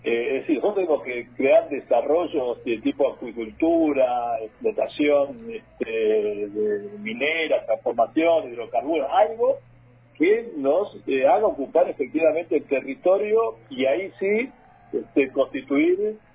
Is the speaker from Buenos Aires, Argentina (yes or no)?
yes; Buenos Aires, Argentina; Lo digo yo como porteño, ¿viste?